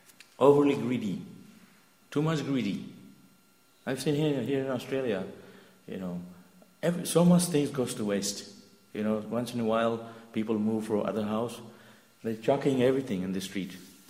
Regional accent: India; I'm not trying to say someone's better than the other, because I'm also from India.

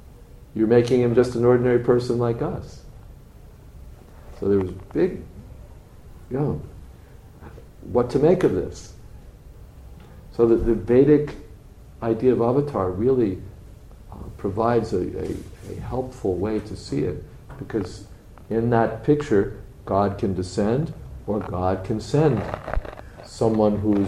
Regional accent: United States; born there; I was born in America, so I'm an American.

